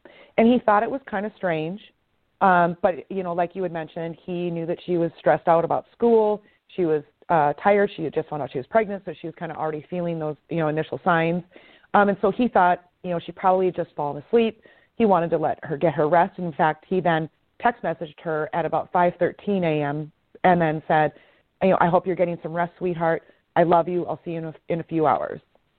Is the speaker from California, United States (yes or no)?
no; North Dakota, United States; moved away; So I'm originally from North Dakota, and while I don't still live there, you know, many friends still live there.